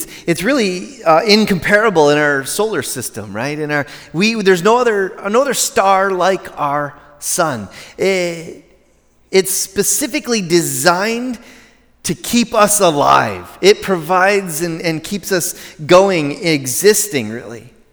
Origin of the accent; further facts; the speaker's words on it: Michigan, United States; growing up in Michigan, as many of you probably did, I visited Lake Michigan almost every summer.